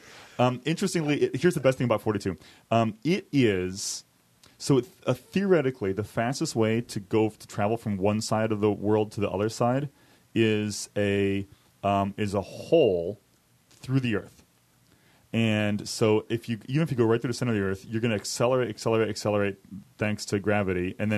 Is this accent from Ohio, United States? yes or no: no; San Francisco, California, United States; from San Francisco.